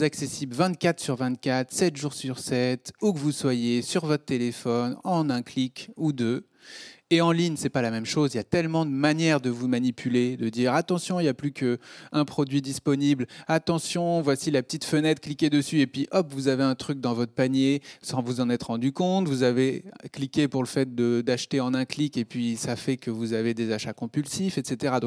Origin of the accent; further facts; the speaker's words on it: Cluny, Bourgogne-Franche-Comté, France; puisque j'ai grandi à Cluny, moi.